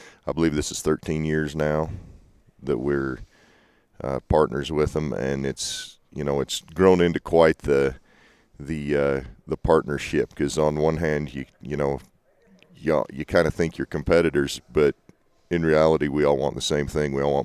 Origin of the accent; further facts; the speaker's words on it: Manti, Utah, United States; Well, I grew up down in San Pete County, down in Manti. Dad worked on a sheep ranch most of my life.